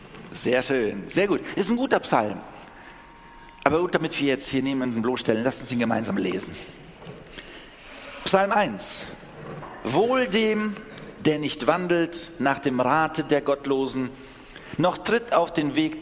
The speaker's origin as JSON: {"language": "German", "country": "Germany", "said": "Ich als Deutscher habe gelesen, Quente."}